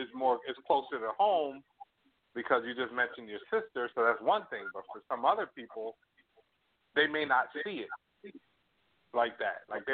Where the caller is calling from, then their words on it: Toronto, Ontario, Canada; I'm actually calling you from Toronto.